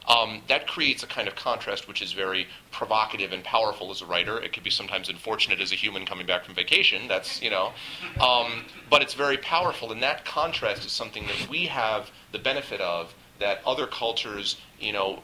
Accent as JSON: {"language": "English", "region": "England", "country": "United Kingdom", "tie": "born or raised there", "said": "I grew up in England."}